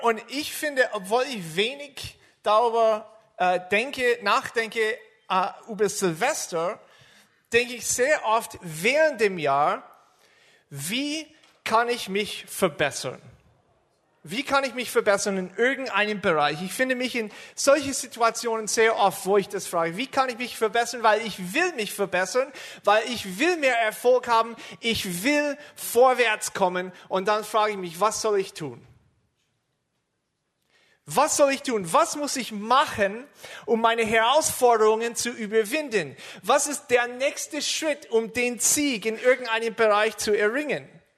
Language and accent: German; Chicago, Illinois, United States; German is a second language; now in Germany; Wie man hört, ich komme nicht aus Deutschland, komme aus Chicago, bin seit 15 Jahren am Bodenseehof